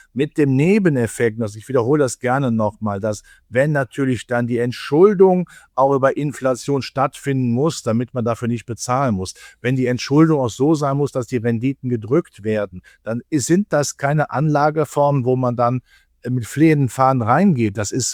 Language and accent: German; North Rhine-Westphalia, Germany; In meiner Heimat war NRW, waren Kommunalwahl.